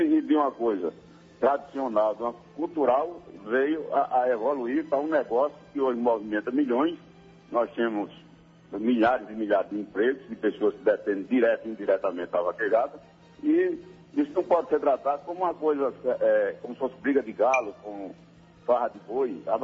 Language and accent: Portuguese; Northeast Region, Brazil; nós, como nordestinos e brasileiros, a gente não é merecedor disso.